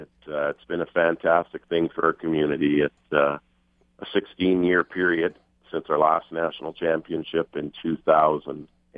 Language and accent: English; Swan River, Manitoba, Canada; I'm originally from Swan River, Manitoba, so I can say as soon as our Canadians beat the hell out of the Czechs